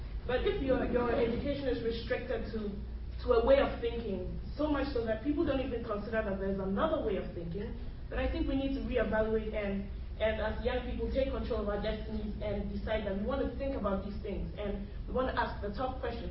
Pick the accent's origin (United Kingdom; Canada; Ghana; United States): Ghana; even I come from Ghana in West Africa